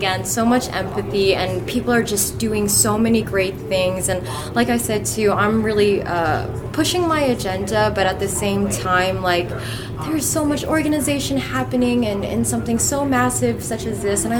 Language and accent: English; Philippines; I'm Filipino